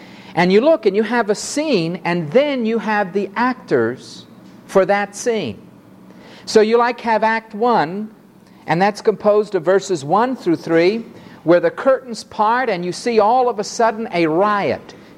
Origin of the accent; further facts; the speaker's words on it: New York City, New York, United States; Now, my wife and I, growing up in New York City, and particularly through her mom, we do get to go now and then to the Metropolitan Opera.